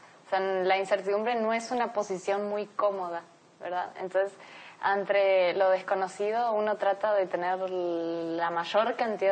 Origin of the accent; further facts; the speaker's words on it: Argentina; now in Mexico; Y soy de Argentina, pero llevo muchísimo tiempo viviendo acá en México, así que soy mexicana también.